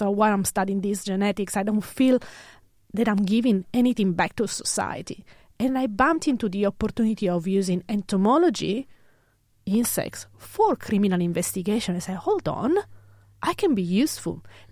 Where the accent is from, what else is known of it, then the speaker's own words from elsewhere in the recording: Italy; moved away as an adult; now in Australia; this is my story. I was born and raised in Italy. I moved definitely to Australia in 2013.